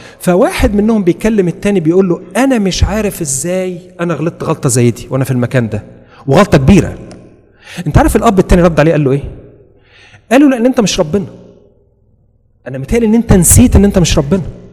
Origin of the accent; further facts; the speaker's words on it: Egypt; احنا عندنا برضو، انا مصري زيكم